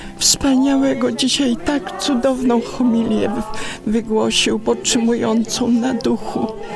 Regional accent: Ostrów Wielkopolski, Greater Poland Voivodeship, Poland; Z Ostrowa Wielkopolskiego.

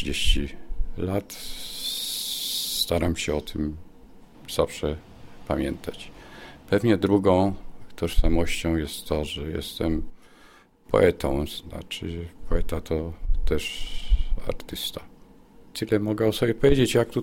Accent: Koszalin, West Pomeranian Voivodeship, Poland; born there; also born or lived in mountains / Poznań; bo urodziłem się w Koszalinie, dzieciństwo wczesne spędziłem w górach, najdłużej później mieszkałem w Poznaniu.

